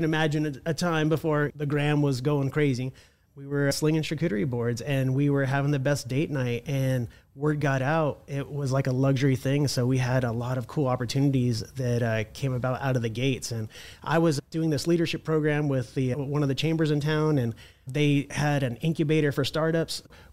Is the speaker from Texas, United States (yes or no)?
yes; Texas, United States; We're from South Texas, so we consider this whole general area like our stomping ground. We graduated in Helotes, Texas, and we've come up to Fredericksburg and Comfort and Bernie all our lives